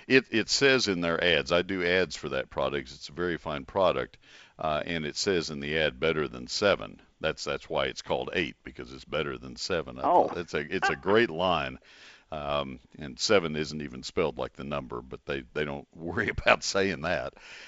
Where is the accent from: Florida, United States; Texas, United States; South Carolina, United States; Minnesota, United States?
Texas, United States; College Station; now in Dallas-Fort Worth, United States; I didn't see them like I see them in the Dallas-Fort Worth area where I live now. I grew up in College Station, and they didn't annihilate our gardens when I was a kid.